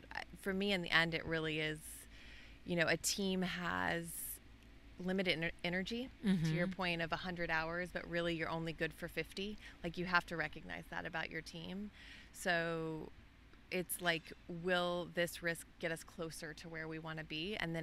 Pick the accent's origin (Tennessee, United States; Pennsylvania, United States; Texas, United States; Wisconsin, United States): Texas, United States; Dallas; also born or lived in Austin; you know, I grew up in Dallas. I moved to Austin for school.